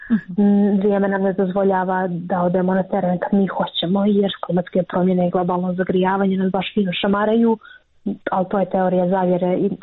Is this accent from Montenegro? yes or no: yes; Montenegro; Jer to je takva praksa kod nas u Crnoj Gori.